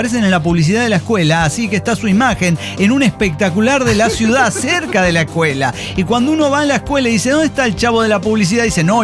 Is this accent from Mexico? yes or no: yes; Mexico City, Mexico; Salgo con alguien mayor. … de Ciudad de México.